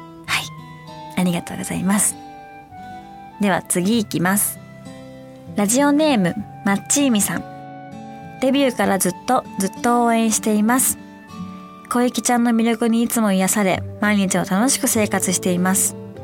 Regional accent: Kansai, Japan; accent: Kansai dialect; now in Tokyo, Japan; 基本関西弁です基本は関西弁なんですけど、やっぱなんか関西の人と喋ってる方がより関西弁が出ます。どうしても東京にいるとなんか気づかないうちに標準語になってしまってて

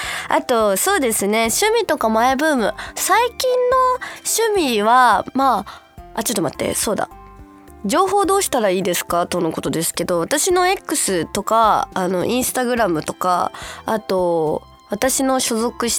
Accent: Okinawa, Japan; もう沖縄出身、まあ沖縄で育ったね子供はね、台風が来たらもう、うわ学校行かなくて済む

